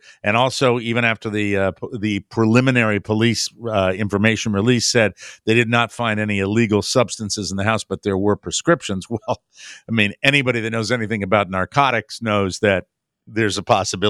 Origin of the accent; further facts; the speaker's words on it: United States; Of course it does. I'm an American.